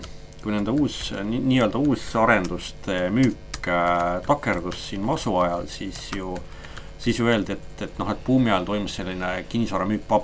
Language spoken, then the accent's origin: Estonian; Pärnu, Pärnu County, Estonia; siin minu kodulinna Pärnu äärest Soogavallast